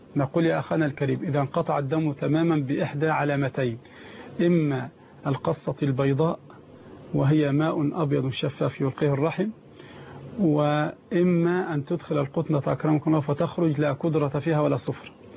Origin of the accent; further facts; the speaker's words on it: Egypt; عندنا في مصر